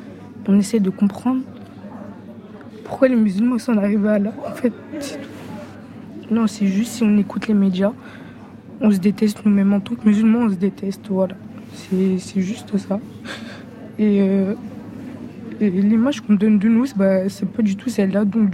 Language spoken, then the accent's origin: French; Rennes, Brittany, France; et je viens de Rennes, du Blon. Et j'ai 18 ans et je suis en fac d'histoire.